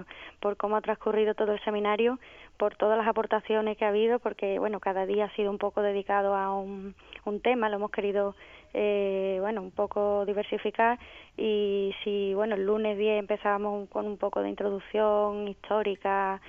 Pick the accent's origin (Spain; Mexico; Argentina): Spain; somos españoles, los gitanos